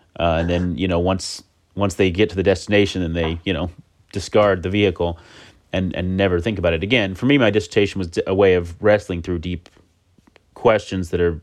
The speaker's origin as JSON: {"language": "English", "region": "South Carolina", "country": "United States", "tie": "born or raised there", "said": "I grew up in upstate South Carolina. My father's side of the family had been here for many generations and had been Southern Baptists"}